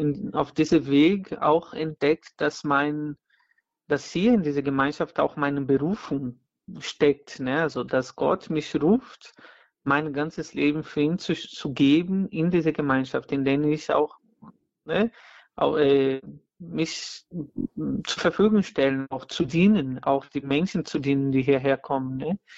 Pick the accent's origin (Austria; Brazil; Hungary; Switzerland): Brazil; German is a second language; Weil für mich als Brasilianer, das Wort Sucht hat viel zu tun mit der Sehnsucht.